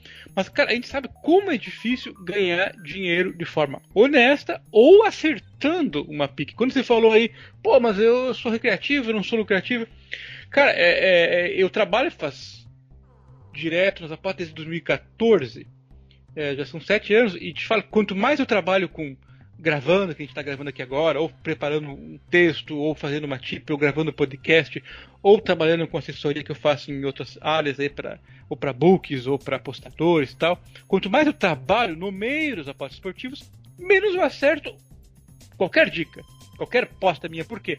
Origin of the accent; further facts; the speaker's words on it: Curitiba, Paraná, Brazil; also born or lived in Rio Grande / Campinas; Eu sou nascido no Rio Grande, mas moro em Curitiba a maior parte da minha vida, mas morei alguns anos em Campinas também, lá entre 96 a 98, morava ali bem no centro, na Rua Sacramento, do lado da Faculdade de Direito.